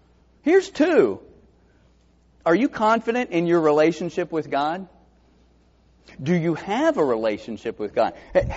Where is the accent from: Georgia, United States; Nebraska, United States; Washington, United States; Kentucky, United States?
Georgia, United States; Valdosta; I grew up in Valdosta High School.